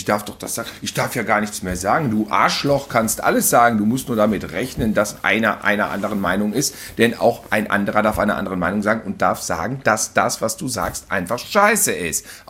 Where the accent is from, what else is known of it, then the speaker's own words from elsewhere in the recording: Cologne, North Rhine-Westphalia, Germany; born there; Ja klar, ich bin einfach in Köln geboren, du Blödmann.